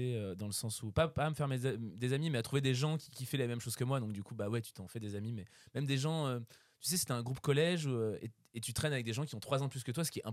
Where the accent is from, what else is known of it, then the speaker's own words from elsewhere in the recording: Auvergne-Rhône-Alpes, France; J'ai grandi en Isère, en dessous de. T'as Lyon.